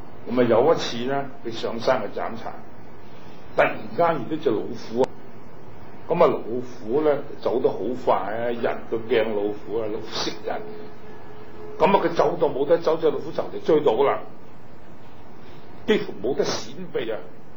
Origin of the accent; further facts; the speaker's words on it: China; 我哋系中国人